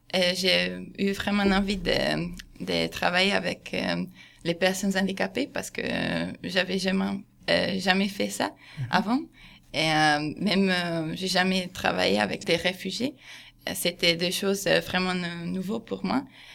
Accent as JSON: {"language": "French", "country": "Hungary", "second_language": "French", "said": "Je suis en Croatie, je viens de la Hongrie."}